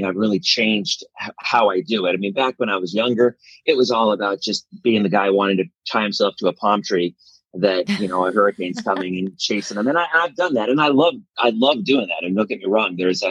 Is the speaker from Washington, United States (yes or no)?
yes; Bellevue, Washington, United States; also born or lived in Seattle; well, I was born in Seattle. I lived in Bellevue.